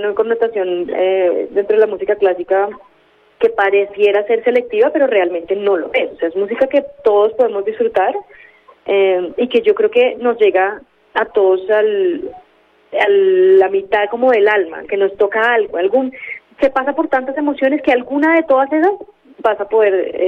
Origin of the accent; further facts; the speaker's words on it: Colombia; siendo colombiana